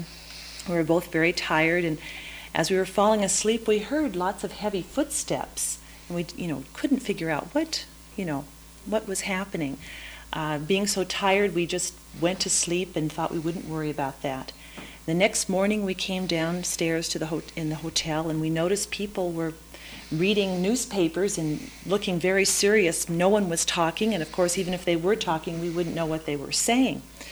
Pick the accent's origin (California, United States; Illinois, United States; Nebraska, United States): California, United States; from California.